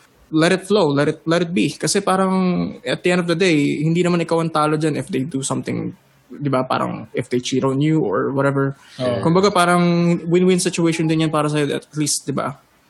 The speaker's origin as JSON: {"language": "Tagalog", "town": "Pasig", "region": "Metro Manila", "country": "Philippines", "said": "So I'm from Pasig"}